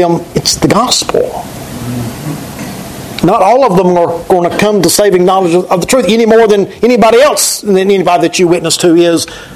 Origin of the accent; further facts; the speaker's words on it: the South, United States; I'm from the South.